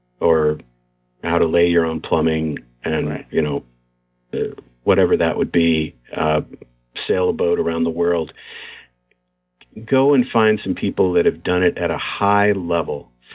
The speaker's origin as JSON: {"language": "English", "country": "United States", "said": "as an American, can I write convincingly about the Troubles"}